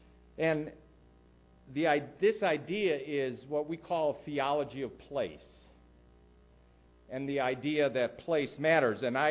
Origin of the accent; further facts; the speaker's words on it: Wheaton, Illinois, United States; it is a place that I would not have even driven through growing up in Wheaton, Illinois.